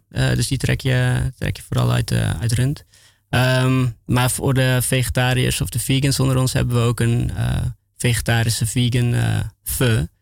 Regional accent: Breda, North Brabant, Netherlands; also born or lived in Den Bosch; now in Amsterdam, Netherlands; Dus ik ben geboren en getogen in Breda.

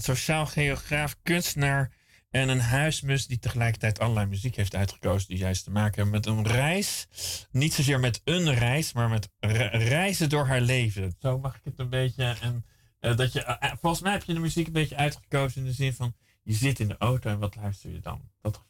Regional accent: Santpoort-Zuid, North Holland, Netherlands; net als Zandpoort, waar ik vandaan kom, zeker Zandpoort Zuid. Gewoon een vriendelijk, maar een beetje saai dorp.

